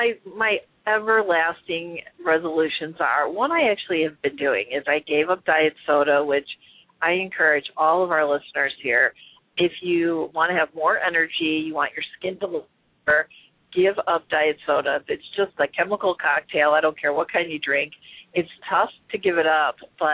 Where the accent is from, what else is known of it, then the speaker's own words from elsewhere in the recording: Chicago, Illinois, United States; Growing up in the Midwest in Chicago, first of all, we didn't call it diet soda. We called it pop.